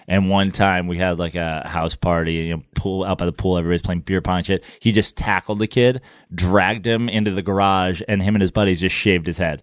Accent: Katonah, New York, United States; I grew up just north of New York City in Westchester County, Katona, New York.

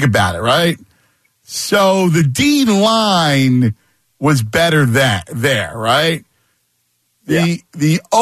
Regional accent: Pennsylvania, United States; I'm from Delco.

